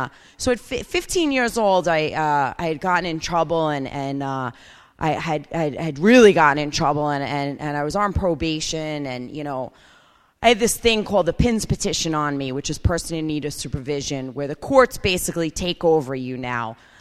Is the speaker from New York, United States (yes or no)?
yes; Seaford, New York, United States; I grew up in Seaford on Long Island